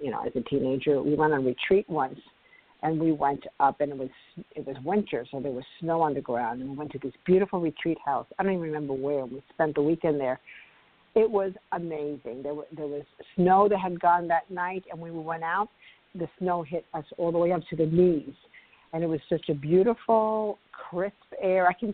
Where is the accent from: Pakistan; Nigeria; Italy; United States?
United States; New York City, New York; You know, I grew up in New York City, a very loud, busy, noisy city, which I still love New York City.